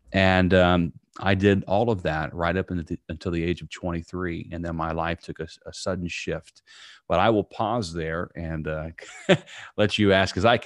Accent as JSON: {"language": "English", "town": "Princeton", "region": "Indiana", "country": "United States", "tie": "born or raised there", "said": "It was actually Vincennes, Indiana, which is maybe a 30-minute drive from my hometown, Princeton, Indiana."}